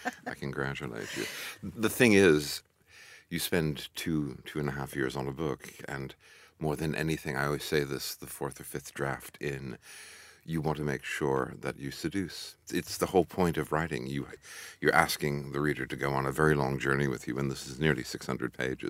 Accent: New York, United States; I'm a third generation New Yorker

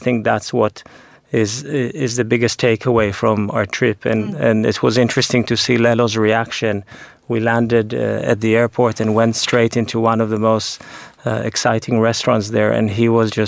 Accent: Israel; also born or lived in London; I was born in London actually, but grew up in Israel

